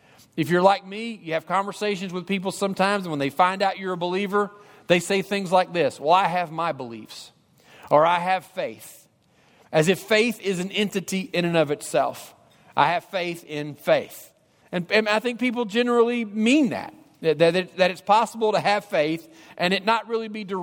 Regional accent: Kentucky, United States; hunt a lot of times by myself, kind of in the backwood areas of where I grew up down in Kentucky.

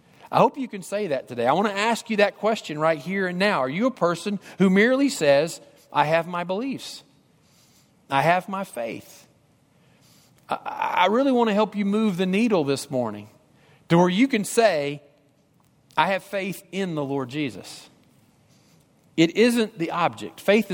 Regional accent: Kentucky, United States; hunt a lot of times by myself, kind of in the backwood areas of where I grew up down in Kentucky.

